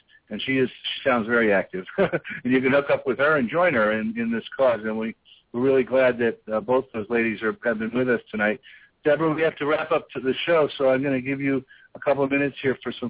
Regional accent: Los Angeles, California, United States; And, of course … from Los Angeles.

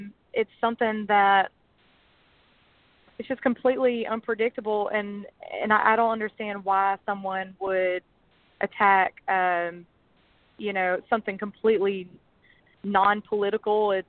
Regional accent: Franklin Creek, Mississippi, United States; I am from Franklin Creek, Mississippi.

